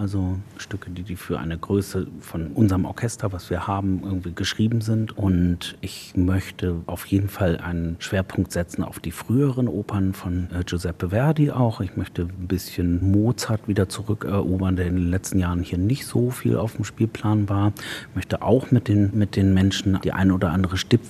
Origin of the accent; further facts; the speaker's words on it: Ahrensburg, Schleswig-Holstein, Germany; Ich bin in einer kleinen Stadt am Rande von Hamburg aufgewachsen. Das ist Ahrensburg. Und tatsächlich bin ich aufgewachsen im Stadtteil Hagen.